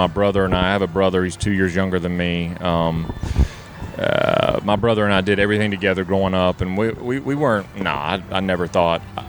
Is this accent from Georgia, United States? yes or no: yes; Hazelhurst, Georgia, United States; I grew up in South Georgia, real small town, Hazelhurst, Georgia. Jeff Davis High School, you know.